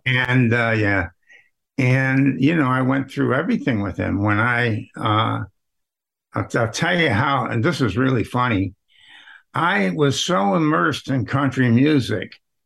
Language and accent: English; Rochester, New York, United States; and I was from Rochester.